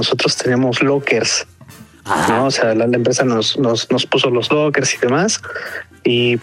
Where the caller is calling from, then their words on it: Morelos, Mexico; Desde acá, desde Morelos.